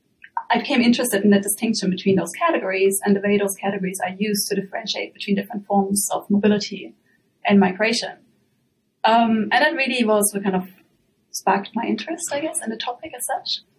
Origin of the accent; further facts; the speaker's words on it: Germany; English is a second language; Because I'm originally from Germany, it's not necessarily a term we use.